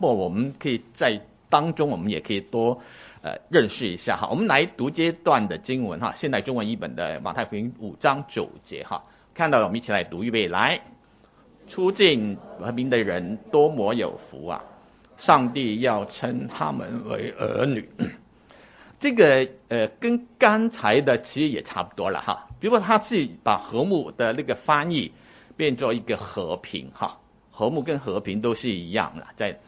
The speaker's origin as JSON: {"language": "Chinese", "country": "Taiwan", "said": "吃饭了没有哈，我们台湾话叫吃饱没，这是你吃饱了没有哈"}